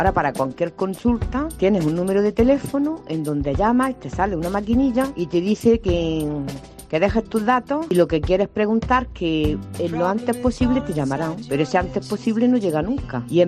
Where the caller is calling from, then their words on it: Granada, Andalusia, Spain; de Granada.